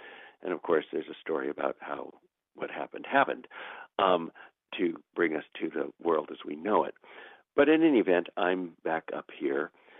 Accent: California, United States; moved away as an adult; I grew up here in Sonoma County. I was born and raised here, didn't leave here till I was like 19 years old. And moved away.

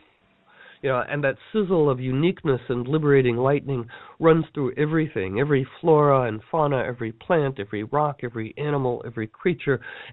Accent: Ecuador; We're from Ecuador.

